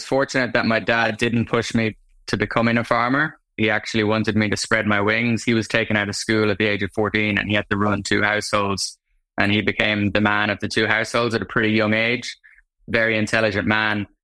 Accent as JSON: {"language": "English", "town": "Tullamore", "region": "County Offaly", "country": "Ireland", "tie": "born or raised there", "said": "I grew up on a farm about 20 minutes outside Tullamore. Like I say, I'm from Tullamore because it's the nearest civilization, but it's a 20-minute drive. My dad, my granddad, they come from a lineage of farmers."}